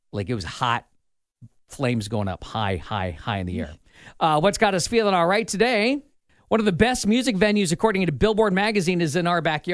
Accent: Iowa, United States; reporting an explosion and large fire near Brighton, Iowa, which is just south of where I grew up in Washington County.

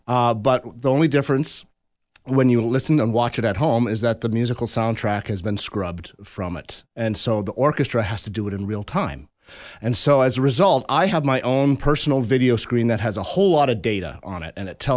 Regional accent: Iowa, United States; I am Iowan, I am Canadian, and I'm Ukrainian

